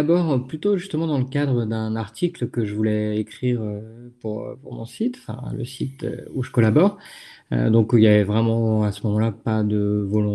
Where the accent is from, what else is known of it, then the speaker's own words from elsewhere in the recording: La Chapelle-sur-Erdre, Pays de la Loire, France; Moi, je suis de La Chapelle-sur-Erre, donc pas très très loin.